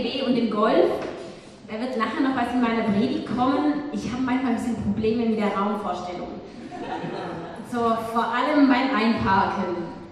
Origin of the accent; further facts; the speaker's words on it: Endingen, Baden-Württemberg, Germany; now in Heilbronn, Germany; ich bin hier in Endingen geboren, auch hier aufgewachsen